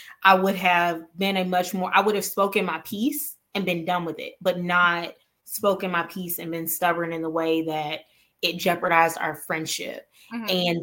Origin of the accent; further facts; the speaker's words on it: Mobile, Alabama, United States; We're both from Mobile, Alabama.